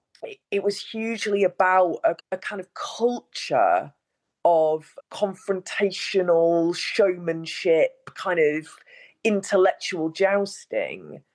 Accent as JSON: {"language": "English", "town": "Stoke-on-Trent", "region": "West Midlands", "country": "United Kingdom", "said": "My dad was a head teacher. You know, I'm just from Stoke."}